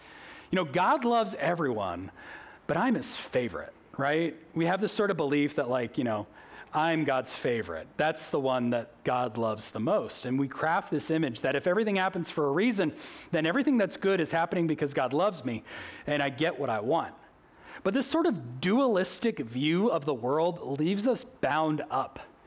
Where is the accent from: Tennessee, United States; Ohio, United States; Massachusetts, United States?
Massachusetts, United States; Boston; The thing about my childhood, growing up in Boston, we lived in this small, like, beach town.